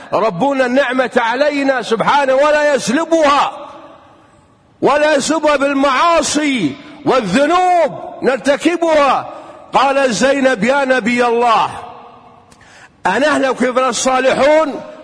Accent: Kuwait; أمر عظيم نعيشه الآن في بلدتنا الحبيبة الكويت

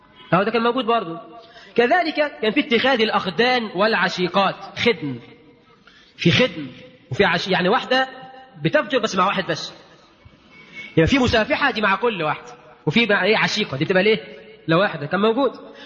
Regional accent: Egypt; انا قرات وقلت الخبر ده من كام سنه، قرات في جريده، جريده هنا عندنا في مصر

